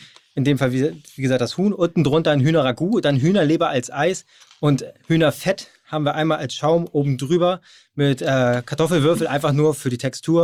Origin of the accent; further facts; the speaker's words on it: Hamburg, Germany; ich bin aus Hamburg